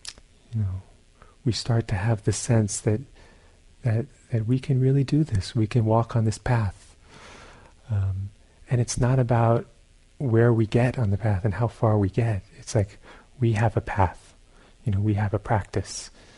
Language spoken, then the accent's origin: English; Brooklyn, New York, United States; I grew up in Brooklyn. I don't know, some of you did. Not so many ponds in Brooklyn. But we have cloudy tap water.